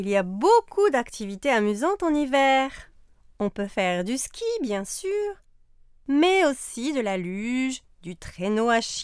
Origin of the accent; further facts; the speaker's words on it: Quebec City, Quebec, Canada; Je suis vraiment heureuse que vous aimiez ma ville natale.